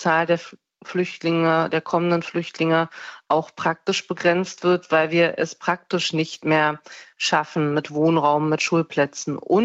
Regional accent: East Germany, Germany; Als Ostdeutsche kann ich nur sagen

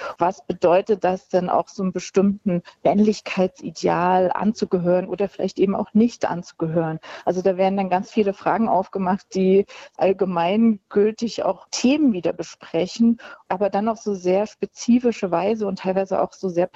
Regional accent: East Germany, Germany; dass wir uns damit nicht nur als Ostdeutsche und Ostdeutschland, sondern gesamtgesellschaftlich auch zusammen im Austausch mit Westdeutschland

